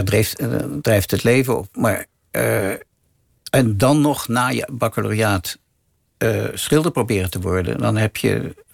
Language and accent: Dutch; Laren, North Holland, Netherlands; ben ik geboren en getogen in Laren. En ik vind het daar heerlijk.